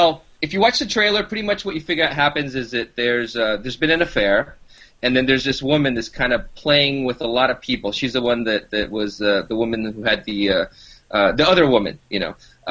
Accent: Lima, Peru; now in Los Angeles, United States; I'm originally from Lima, Peru, so I've been in L.A. for just about 10 years

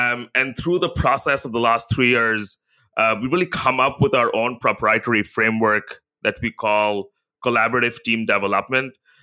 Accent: India; now in Singapore; I live in Singapore with my wife, where we both grew up in Asia. So I grew up in India.

